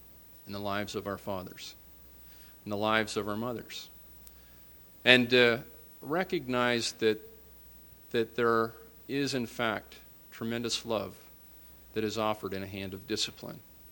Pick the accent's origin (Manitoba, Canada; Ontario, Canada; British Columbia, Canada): Ontario, Canada; Owen Sound; because, of course, I come from Owen Sound.